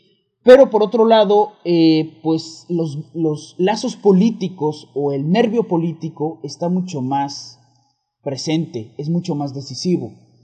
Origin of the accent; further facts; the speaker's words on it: Mexico; yo como mexicano, como buen mexicano aficionado al boxeo, ustedes sabrán, el boxeo es muy, muy popular en México.